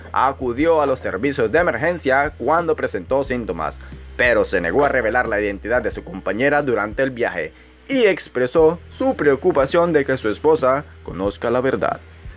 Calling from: Managua, Nicaragua; no solamente en mi país, desde Managua, Nicaragua.

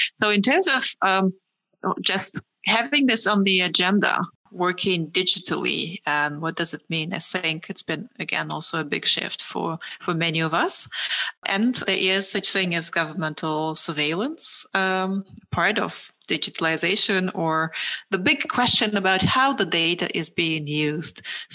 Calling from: Berlin, Germany; I'm speaking from Berlin, sitting here in Berlin and Germany

